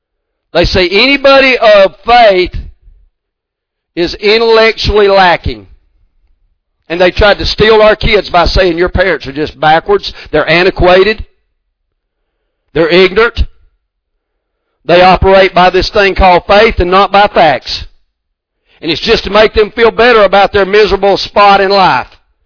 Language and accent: English; Georgia, United States; can laugh at us from being from West Georgia. They can laugh at us because I used to wish that I could change my accent because I don't like to hear myself talk because I'm like, golly, I sound like a redneck hillbilly.